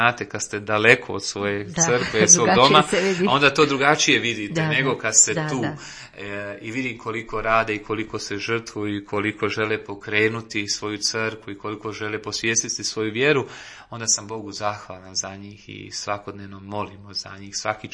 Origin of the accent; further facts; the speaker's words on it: Split-Dalmatia County, Croatia; ponosan sam što dolazim iz Hrvatske, ponosan sam što sam iz Splitsko-makarske nadbiskupije